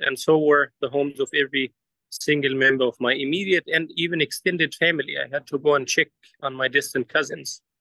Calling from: Cairo, Cairo Governorate, Egypt; So I'm basically joining from Cairo.

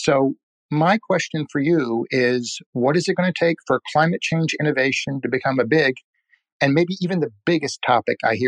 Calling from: San Diego, California, United States; I'm calling from San Diego.

